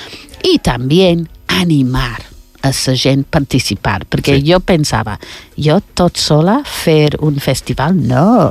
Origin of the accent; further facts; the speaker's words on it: United Kingdom; Catalan is a second language; jo sóc britànica